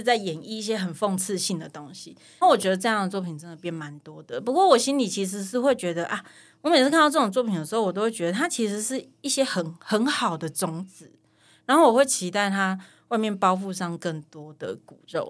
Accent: southern Taiwan, Taiwan; now in Taipei, Taiwan; 就是因为我是南部人吧

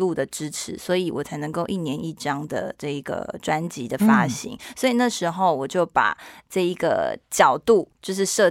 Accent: Taiwan; first language Taiwanese Hokkien; Chinese is a second language; 我土生土长在台湾，台语也是我就是从小到大的母语。

